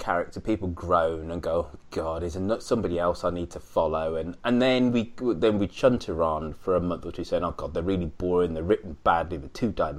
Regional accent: England, United Kingdom; I think you'll find that I'm English and I can't vote.

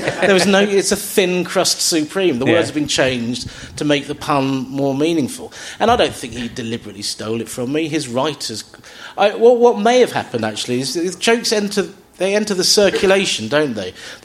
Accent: London, United Kingdom; I'm from South London.

